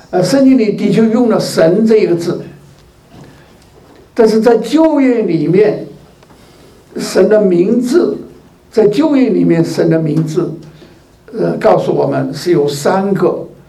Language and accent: Chinese; China; 上帝两个字是我们中国人的说法。